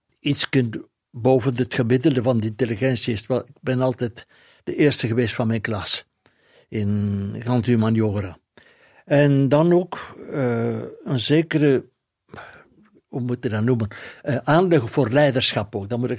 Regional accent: Opwijk, Flanders, Belgium; Wel, ik ben van Opwijk en in die tijd, ik spreek nu over de jaren 50

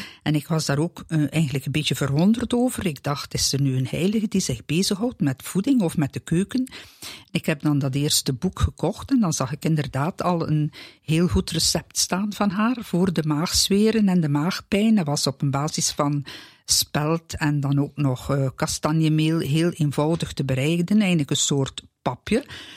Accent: Sint-Laureins, East Flanders, Belgium; Ik kom van een eindje. Ik kom van Sint-Lorijns. Dat is dicht bij Eeklo. Dat is tussen Gent en Brugge.

